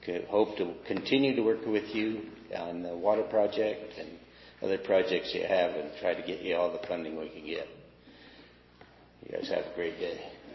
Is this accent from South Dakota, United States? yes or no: no; Sparks, Nevada, United States; And so I've lived here all my life. I grew up in Sparks.